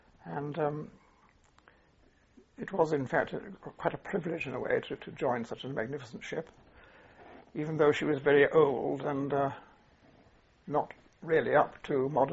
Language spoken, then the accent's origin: English; Bideford, South West England, United Kingdom; born there; I was born in Biddeford, Devon.